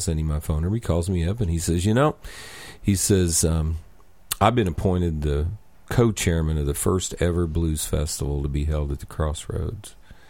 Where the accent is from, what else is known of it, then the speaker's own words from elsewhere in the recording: Kansas City, Missouri, United States; I'm from Kansas City, and that's like, you know, world-famous barbecue.